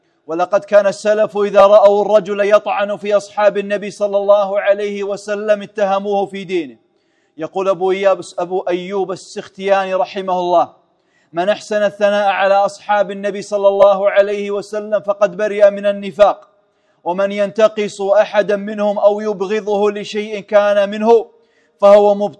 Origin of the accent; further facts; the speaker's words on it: Kuwait; اللهم اجعل بلادنا الكويت وجميع بلدان